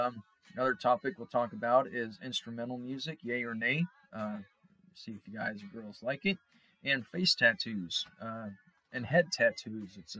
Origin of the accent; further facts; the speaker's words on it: Newark, New Jersey, United States; Well, growing up in Newark in about 2000, was really good.